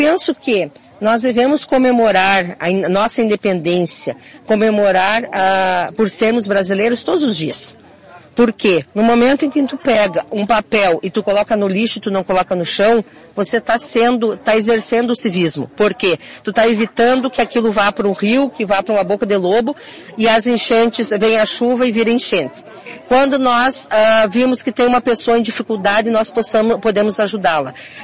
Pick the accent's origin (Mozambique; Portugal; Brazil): Brazil; Como brasileira, como cidadã, quero um Brasil onde a paz esteja acima de tudo.